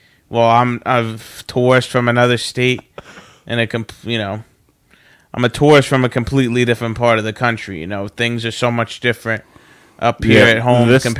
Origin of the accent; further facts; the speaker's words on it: New Jersey, United States; No, I'm not from Boston. I'm from New Jersey.